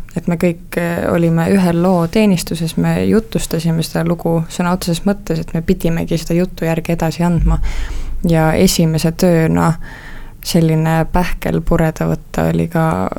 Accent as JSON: {"language": "Estonian", "town": "Põltsamaa", "region": "Jõgeva County", "country": "Estonia", "said": "Ma olen Põltsamalt pärit ja Põltsamal tehti väga palju kooliteatrit"}